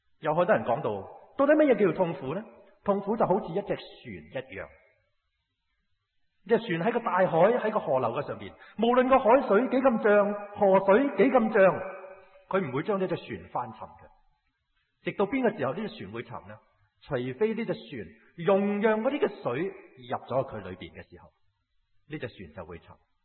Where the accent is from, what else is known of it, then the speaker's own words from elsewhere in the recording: Hong Kong; 我哋香港人好同心